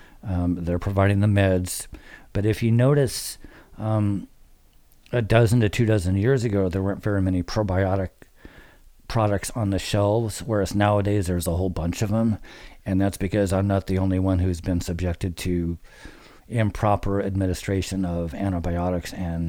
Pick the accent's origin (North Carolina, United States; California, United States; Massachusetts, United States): California, United States; Lafayette; I grew up in the East Bay in a small community called Lafayette that back in the 60s and 70s when I grew up there was a pretty good place to grow up in. It was middle America suburbia